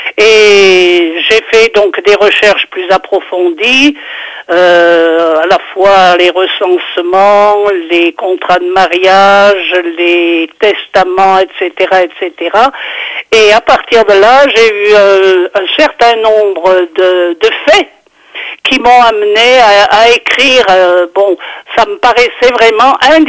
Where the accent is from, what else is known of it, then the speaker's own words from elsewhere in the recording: Le Puy-en-Velay, Auvergne-Rhône-Alpes, France; Je suis originaire du Puy-en-Velay.